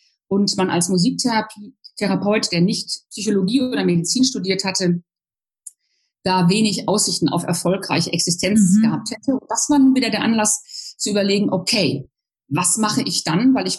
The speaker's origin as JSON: {"language": "German", "region": "North Rhine-Westphalia", "country": "Germany", "tie": "born or raised there", "said": "ich bin ein Kind aus dem Ruhrgebiet. Mein Bruder sagt immer, wir sind auf Kohle geboren."}